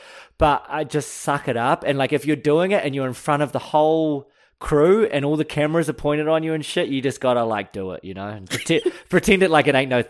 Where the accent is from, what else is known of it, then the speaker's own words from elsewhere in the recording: New Zealand; I come from New Zealand, so we're brought up with like a mindset of like, we don't have any of that weird shit that Australia has, you know?